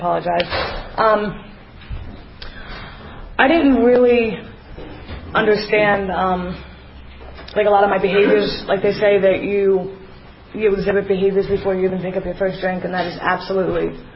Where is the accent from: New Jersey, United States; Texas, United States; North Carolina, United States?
New Jersey, United States; I'm originally from Jersey. Family of six, kind of a mixed family.